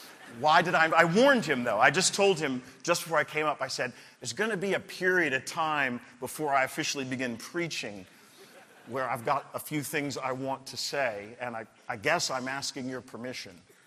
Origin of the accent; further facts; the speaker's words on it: England, United Kingdom; As an Englishman, that's what I think he is saying to us.